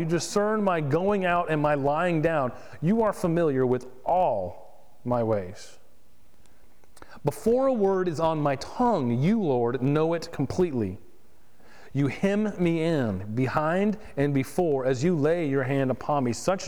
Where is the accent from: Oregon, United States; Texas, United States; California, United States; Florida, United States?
Florida, United States; West Palm Beach; I come from West Palm Beach, where there's a beach. Trust me, there's a lot of sand.